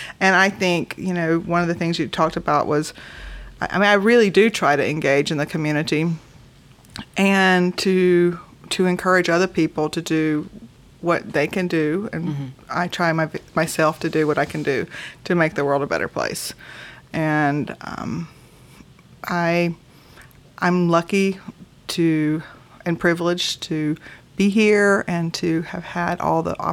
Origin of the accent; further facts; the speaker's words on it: Forest, Mississippi, United States; I'm from Mississippi originally, a very small town in the middle of Mississippi called Forest. It's where I grew up and where almost all of my family still is.